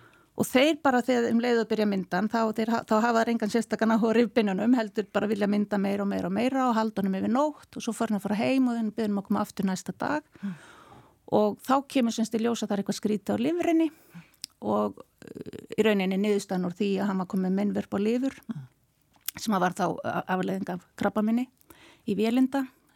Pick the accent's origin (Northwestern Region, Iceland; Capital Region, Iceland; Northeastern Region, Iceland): Northeastern Region, Iceland; Akureyri; Og við erum alveg upp á Akureyri.